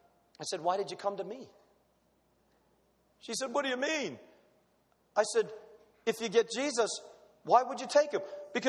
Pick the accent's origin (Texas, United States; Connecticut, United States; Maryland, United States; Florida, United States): Florida, United States; I was raised in Florida. First thing I did was teach my kids which ones are poisonous, which ones aren't.